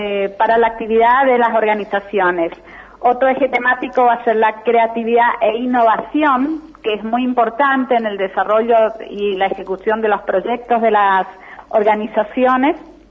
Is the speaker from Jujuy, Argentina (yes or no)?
no; Eldorado, Misiones, Argentina; yo soy oriunda del Dorado.